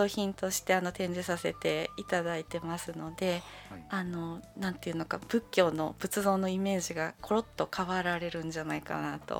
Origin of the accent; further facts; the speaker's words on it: Nagoya, Aichi, Japan; now in Kyoto, Japan; 大学院までは愛知県で名古屋におりまして